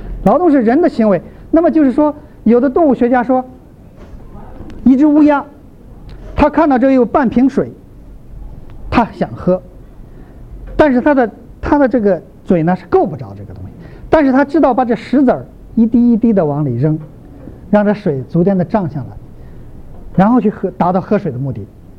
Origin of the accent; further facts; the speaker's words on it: China; 我们大陆人中间，我想在中国大陆，如果大学进行教，小学上到大学，都有这么一个概念